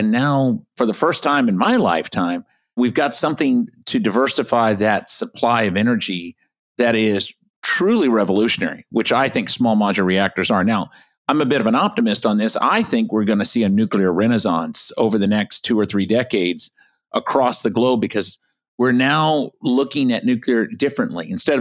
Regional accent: Texas, United States; also born or lived in Canada; Because I'm from Texas.

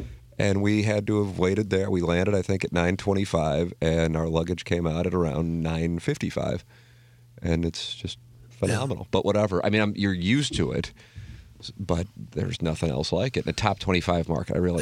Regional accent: St. Louis, Missouri, United States; When I tell someone I'm from the United States, or when I tell someone from the U.S. I'm from St. Louis, and they have no idea... where that is

